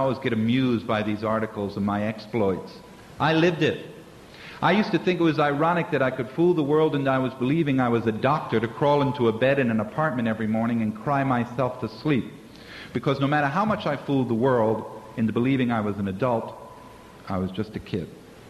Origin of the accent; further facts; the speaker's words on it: United States; I was very fortunate because I was brought up in America where they always are willing to give somebody a second chance.